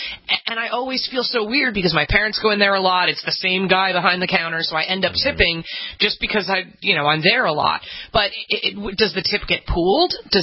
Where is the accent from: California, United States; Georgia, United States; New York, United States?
New York, United States; As a New Yorker, we all over tip